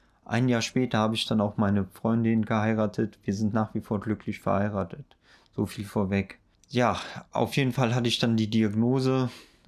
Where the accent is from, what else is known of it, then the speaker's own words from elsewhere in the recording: Neuss, North Rhine-Westphalia, Germany; ich komme ja auch aus Neuss.